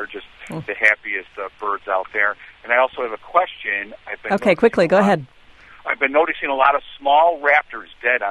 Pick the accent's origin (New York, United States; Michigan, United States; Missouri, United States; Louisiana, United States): New York, United States; I'm from Chautauqua County, New York, western New York, birthplace of Roger Torrey Peterson